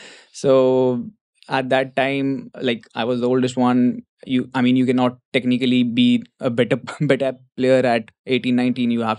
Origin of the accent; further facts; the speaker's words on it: Shimla, Himachal Pradesh, India; So originally I'm from Shimla, and growing up, I was not a football fan.